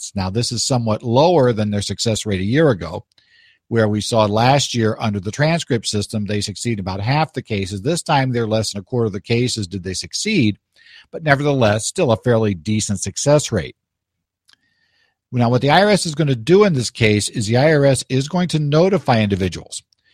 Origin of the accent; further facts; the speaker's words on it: Arizona, United States; we have a case here that actually comes from my home state of Arizona.